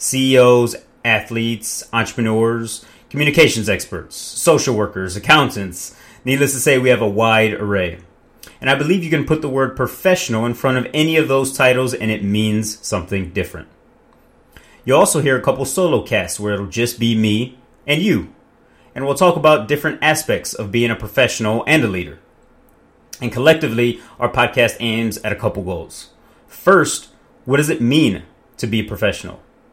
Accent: East Chicago, Indiana, United States; also born or lived in Panama City, Panama; So I grew up in Northwest Indiana, East Chicago, Indiana to be exact. I'm a mix of Puerto Rican, Chinese, and Irish, and I was born abroad in Panama City, Panama.

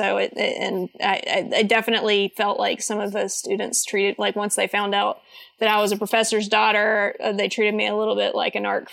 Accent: Auburn, Alabama, United States; I grew up in Auburn, Alabama, which is mostly known for its sports teams.

